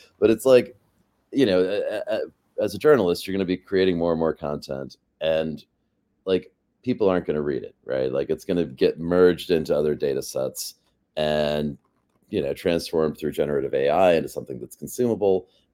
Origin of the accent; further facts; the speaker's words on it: Charlottesville, Virginia, United States; I'm here from Charlottesville, Virginia.